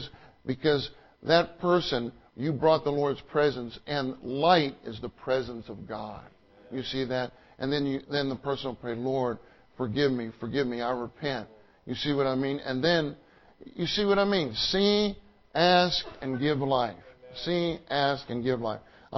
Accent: Texas, United States; I said, well, Brother Lee, I'm from Texas.

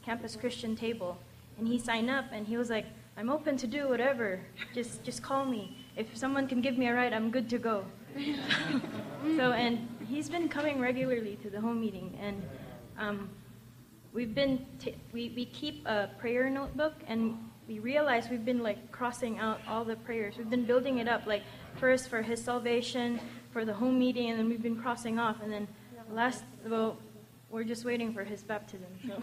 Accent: Cyprus; Hi, we're both from Cyprus. …

